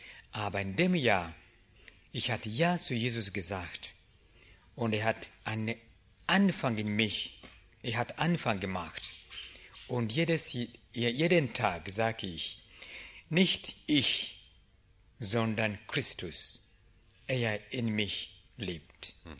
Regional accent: Uganda; Ich komme aus Uganda.

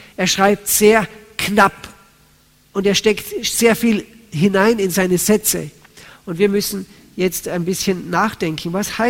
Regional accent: Austria; Das war bei uns so üblich in Österreich, wo ich herkomme.

